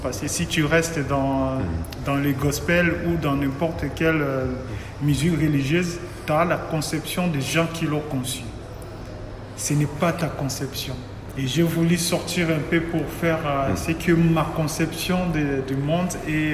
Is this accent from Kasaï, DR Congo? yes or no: no; Kongo Central, DR Congo; parce que moi, je viens du Bas-Congo.